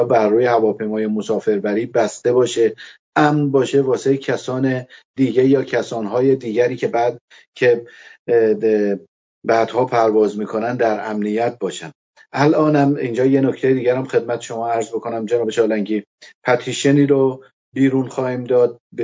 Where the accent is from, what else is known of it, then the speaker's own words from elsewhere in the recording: Iran; ما نزدیک به 5 میلیون نفر بیرون از ایران هستیم